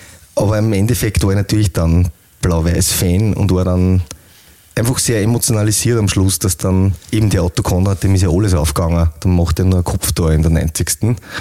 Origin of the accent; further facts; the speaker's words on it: Leonding, Upper Austria, Austria; ich komme eigentlich aus Leonding, so Vorstadt von Linz.